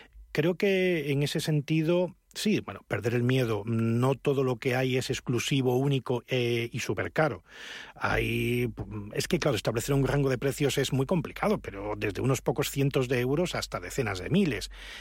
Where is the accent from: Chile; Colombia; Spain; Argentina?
Spain; Y yo, bueno, como español he sido el único presidente de 2016 al 2018.